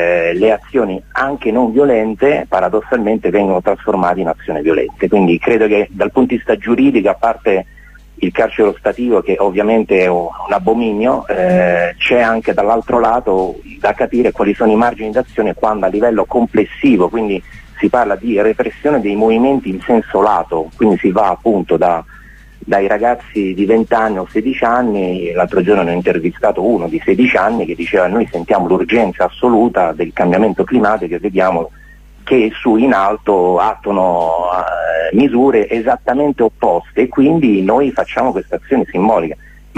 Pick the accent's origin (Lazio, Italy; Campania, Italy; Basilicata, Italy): Lazio, Italy; Rome; sono di Roma